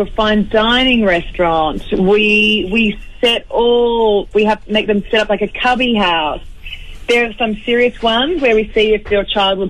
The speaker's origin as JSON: {"language": "English", "town": "Wauchope", "region": "New South Wales", "country": "Australia", "tie": "born or raised there", "said": "Look, I was raised free range because I grew up on a farm. I grew up in Warhope, mid North Coast in New South Wales"}